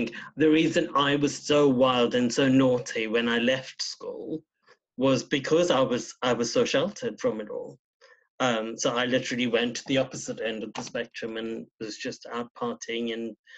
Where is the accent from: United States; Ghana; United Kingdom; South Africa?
South Africa; born there; moved away as an adult; So I was born in South Africa, yeah. So my parents are third generation Indian, yeah. And Graham and I met in South Africa, but then we emigrated over here together